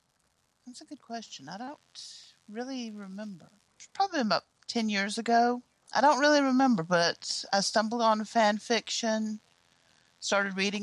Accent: Leroy, Alabama, United States; I was watching it in a little place called Leroy, Alabama.

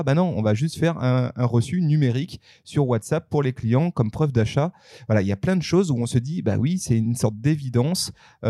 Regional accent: France; Évidemment, on la ressent nous aussi hein, dans, chez nous en France

